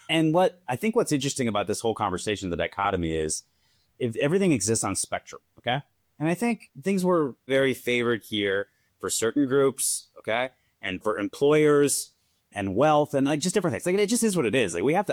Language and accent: English; United States; Because listen, I am a American.